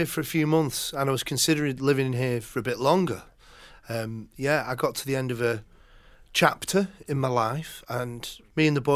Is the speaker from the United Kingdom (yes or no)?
yes; Bury, North West England, United Kingdom; we're all from Bury, which is, you know, we sort of say Manchester because of its heritage and because no one's ever heard of Bury, you know.